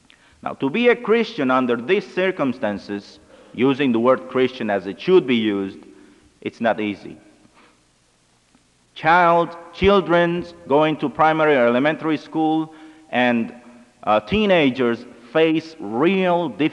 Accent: Venezuela; and I am from Venezuela

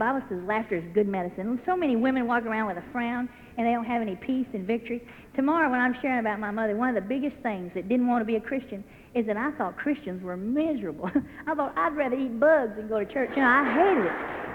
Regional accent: United States; I said, I'm American.

